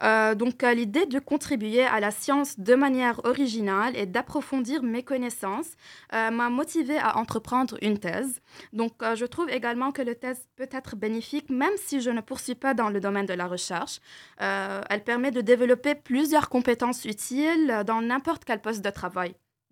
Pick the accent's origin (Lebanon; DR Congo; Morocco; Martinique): Lebanon; French is a second language; moved away as an adult; now in Lille, France; Oui, je viens effectivement du Liban et j'ai choisi de venir à Lille pour plusieurs raisons.